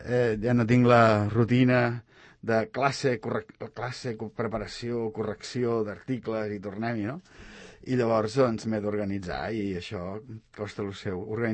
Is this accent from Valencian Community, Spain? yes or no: no; Badalona, Catalonia, Spain; born there; la tieta de Bufalà, que és el meu barri d'on vaig néixer jo a Badalona